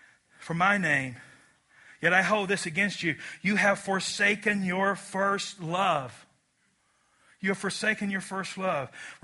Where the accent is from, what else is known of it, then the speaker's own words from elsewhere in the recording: Kentucky, United States; I mean, I'm from Kentucky where you can get married when you're 18 years old.